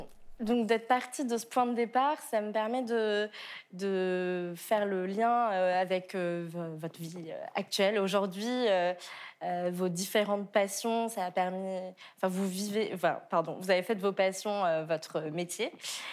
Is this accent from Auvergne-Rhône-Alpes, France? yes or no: no; Île-de-France, France; J'ai grandi dans le 95